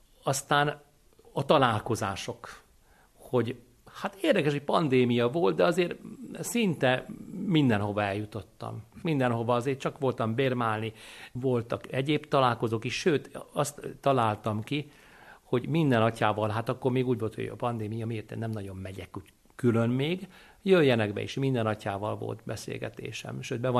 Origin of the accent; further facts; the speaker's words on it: Hungary; Mondtam, hogy én Magyarországról vagyok